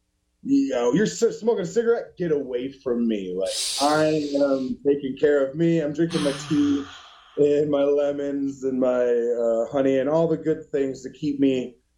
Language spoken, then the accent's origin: English; Madison, Wisconsin, United States; But I miss Madison. I definitely miss my hometown. I was there for over a decade, and I really love Madison.